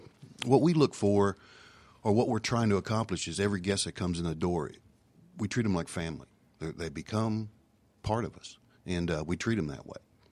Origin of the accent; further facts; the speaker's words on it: Alabama, United States; growing up on the Gulf Coast, South Alabama, one of the things when we got to Atlanta, we really missed seafood, the fresh seafood that we grew up eating.